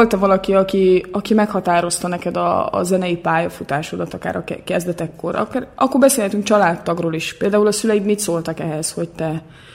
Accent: Pécs, Baranya, Hungary; Őket én is szeretem, mivel pécsi vagyok

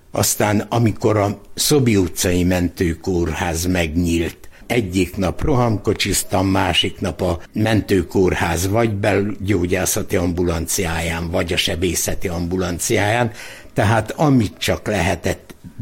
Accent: Biharugra, Békés, Hungary; Biharugrán születtem, ott éltünk, se Sarkadra, se Berettyóújfaluba, se sehova állami gimnáziumba.

